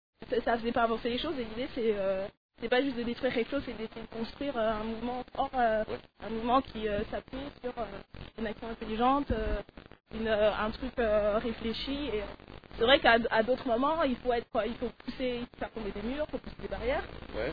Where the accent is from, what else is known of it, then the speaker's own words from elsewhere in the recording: Montpellier, Occitanie, France; now in Paris, France; enfin, je vis à Paris, mais je suis de Montpellier, donc